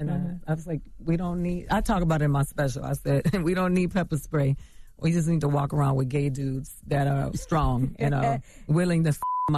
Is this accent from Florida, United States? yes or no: yes; Miami, Florida, United States; also born or lived in The Bronx; I'm from the gutter. I grew up in Miami, Florida, between Miami and the Bronx.